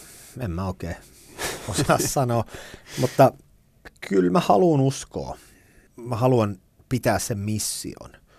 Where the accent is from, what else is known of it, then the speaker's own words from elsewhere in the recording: Salo, Southwest Finland, Finland; Mä olen Salosta alun perin.